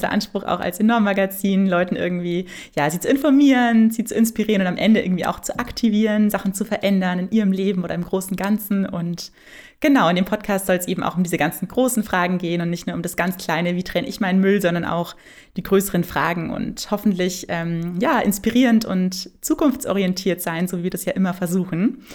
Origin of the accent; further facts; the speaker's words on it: Bavaria, Germany; now in Berlin, Germany; Ja, ich bin tatsächlich selbst auch auf dem Land aufgewachsen, in einem kleinen Dorf in Bayern. Und ich bin aber jetzt ja schon seit einigen Jahren in Berlin.